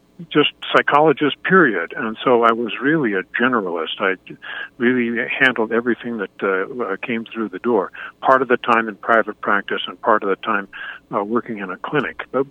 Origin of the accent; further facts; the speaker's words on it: Juneau, Alaska, United States; just trying to help teenagers in my hometown in Juneau, Alaska.